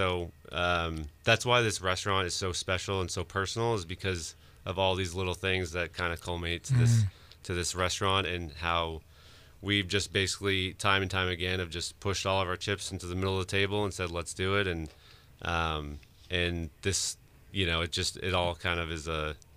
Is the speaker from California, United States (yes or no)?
no; New Hampshire, United States; now in Boston, United States; I'm from New Hampshire originally. So I think there's a huge nature part of that growing up in rural New Hampshire, lived 10 minutes away from Vermont, which is, the green state.